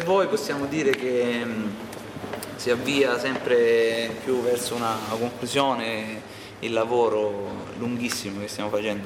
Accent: Alessano, Apulia, Italy; Noi tre siamo di Alessano

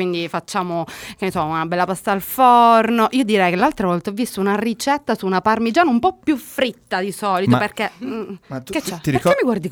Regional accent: Sicily, Italy; c'ho un problema, cioè sono siciliana.

